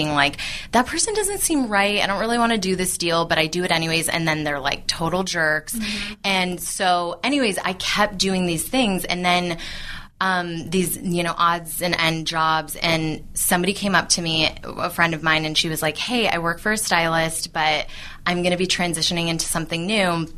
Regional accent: Michigan, United States; I'm from Michigan. I love Michigan. My whole family's there. But I went to Central Michigan University, which isn't even like an art school in itself.

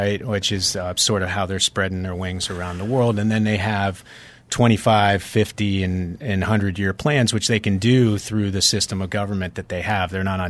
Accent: United States; I have a pretty good idea as an American that lives here in LA about certain things in regards to China.

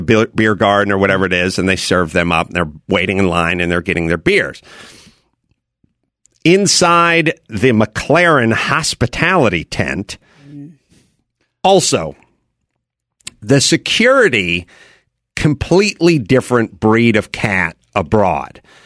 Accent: Los Angeles, California, United States; But I'm freaked out because I'm from Los Angeles.

